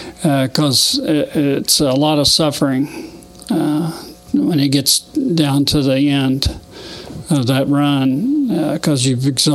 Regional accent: Indiana, United States; I grew up in. South of Columbus here, and my parents had a farm in around Scipio area, and went to school in Jennings County

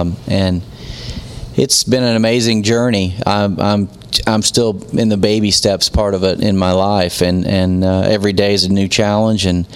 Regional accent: Bedford, Indiana, United States; I grew up in Bedford, Indiana

